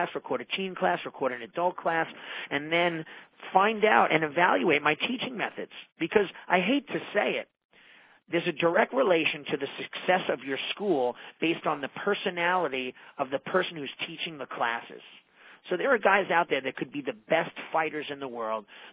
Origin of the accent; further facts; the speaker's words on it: New York, United States; I'm from New York. I speak very quickly. I sometimes want to speak without an accent.